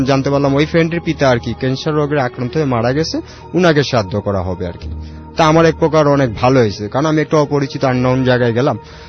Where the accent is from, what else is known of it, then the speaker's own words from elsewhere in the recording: Dhaka, Dhaka Division, Bangladesh; বাড্ডা থেকে আসছি।